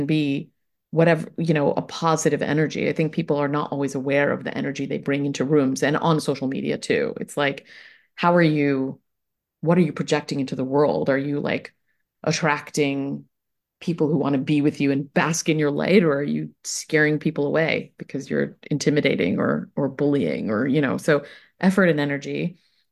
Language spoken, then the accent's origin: English; Mumbai, Maharashtra, India; English is a second language; now in United States; And I moved from Bombay, I still say Bombay, Mumbai, India, to a really small town in upstate New York, which is what American Rookie is about, actually. And I didn't speak English